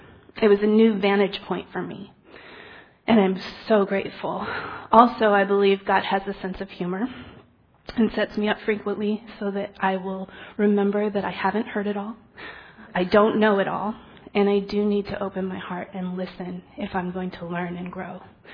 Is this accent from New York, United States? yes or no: no; San Diego, California, United States; maybe I grew up in San Diego, so the beach and ocean are gorgeous, but the rest of California is kind of brown and kind of not beautiful.